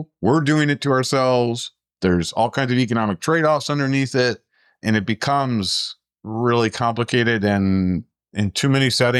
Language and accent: English; Chicago, Illinois, United States; What my hometown of Chicago was in the 60s and 70s.